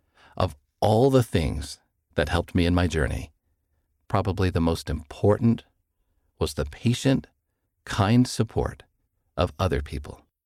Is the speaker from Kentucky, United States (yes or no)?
yes; Kentucky, United States; I grew up in Kentucky, USA.